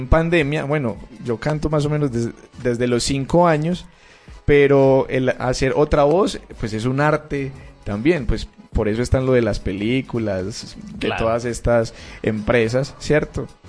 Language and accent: Spanish; Antioquia, Colombia; que no se pierda también lo que tenemos como paisa, ¿cierto?